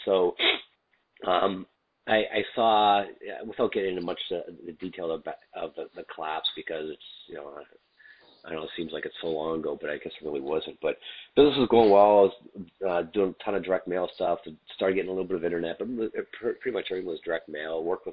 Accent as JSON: {"language": "English", "country": "Canada", "said": "I'm from Canada, by the way."}